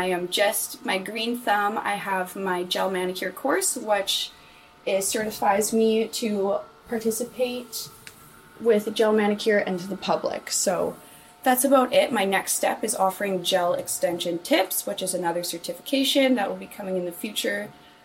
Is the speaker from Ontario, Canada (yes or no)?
no; Salmon Arm, British Columbia, Canada; moved all around the Okanagan with my children, just figuring out what to do, and I ended up back in my hometown with my family, and I couldn't be happier.